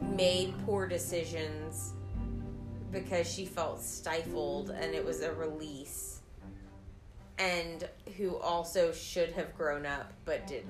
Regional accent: United States; And, I mean, as an American, like, I don't know that I can be too mad about his decisions.

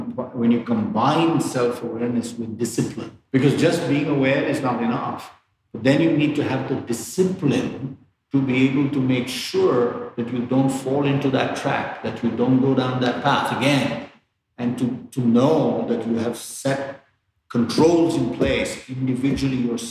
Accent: India; it was like any kid growing up in India, cricket was the first sport everybody played.

